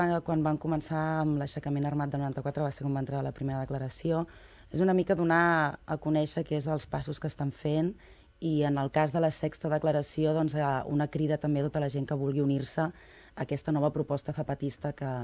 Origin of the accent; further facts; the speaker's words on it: Barcelona, Catalonia, Spain; jo vinc de Barcelona